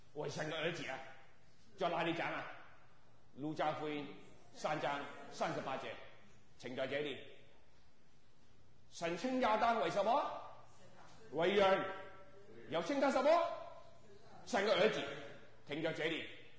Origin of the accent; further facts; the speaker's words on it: China; 哎呀呀，我们中国人要讲句说啊，我们是龙人的后裔